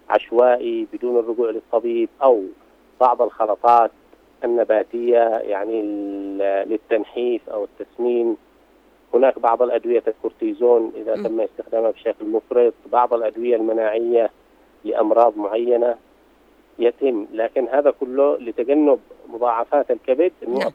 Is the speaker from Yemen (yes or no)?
yes; Yemen; وهو منتشر عندنا في اليمن